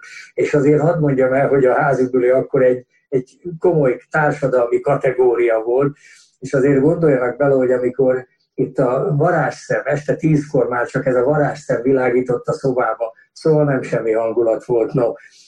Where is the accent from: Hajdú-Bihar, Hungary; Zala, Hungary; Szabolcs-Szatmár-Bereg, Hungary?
Hajdú-Bihar, Hungary; Debrecen; born there; én Debrecenben születtem, ott végeztem a gépipari technikumot 1960 nyarán